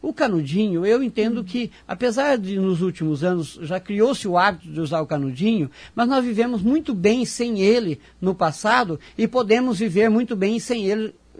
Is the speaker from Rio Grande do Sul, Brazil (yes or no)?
no; Maringá, Paraná, Brazil; born there; Eu nasci aqui em Maringá, meu pai é pioneiro aqui em Maringá, trabalhador, servidor do município.